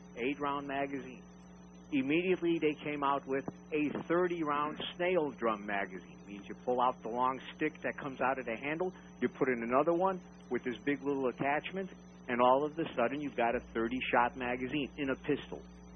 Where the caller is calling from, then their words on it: Rolla, Missouri, United States; from Rolla.